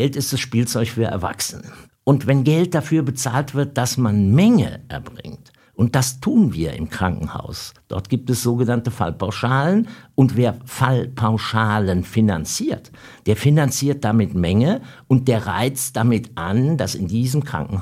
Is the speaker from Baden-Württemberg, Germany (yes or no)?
no; Rhineland-Palatinate, Germany; Ich stamme aus dem Ahrtal, wo die große Flut war. Also in einer ländlichen Gegend in der Eifel. Aber es sind nur 25 Kilometer bis Bonn und es sind nur 40 Kilometer bis Koblenz.